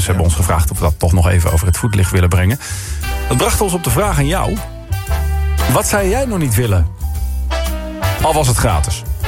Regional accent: IJmuiden, North Holland, Netherlands; born there; Groot feest in mijn geboorteplaats IJmuiden en omgeving.

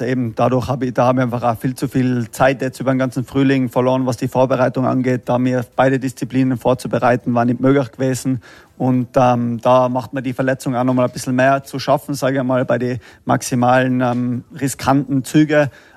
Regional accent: Innsbruck, Tyrol, Austria; wenn man ein Österreicher ist. Und natürlich als Innsbrucker ist es noch einmal härter

